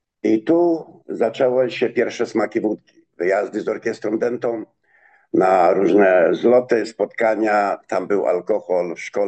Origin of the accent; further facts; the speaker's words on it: Nowy Dwór Gdański, Pomeranian Voivodeship, Poland; born there; urodziłem się w małej miejscowości w Polsce, w Nowym Dworze Gdańskim.